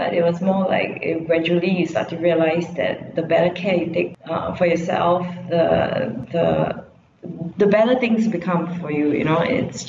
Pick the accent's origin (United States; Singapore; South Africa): Singapore; I'm Singaporean and I'm 100% Chinese.